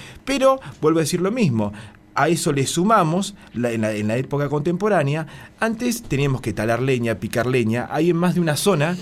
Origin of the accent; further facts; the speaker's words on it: Argentina; cená a las 10 como buenos argentinos otra vez.